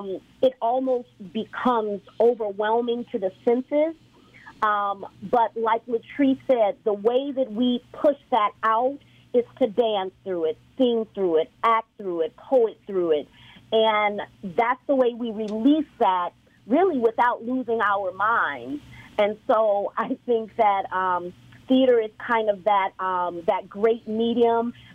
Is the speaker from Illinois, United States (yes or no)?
yes; Chicago, Illinois, United States; I'm from Chicago